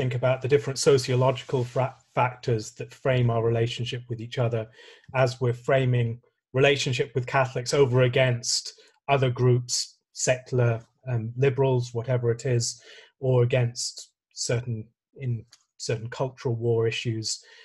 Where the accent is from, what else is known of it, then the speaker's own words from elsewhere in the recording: Ireland; I grew up in the Republic of Ireland, which again frames these things very differently. The Troubles were still going on. I was a Protestant in an Irish Catholic boys' school